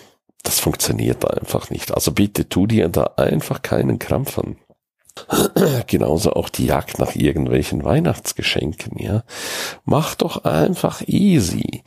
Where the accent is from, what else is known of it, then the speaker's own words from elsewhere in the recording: St. Moritz, Graubünden, Switzerland; Ich bin in St. Moritz, in meiner Heimat.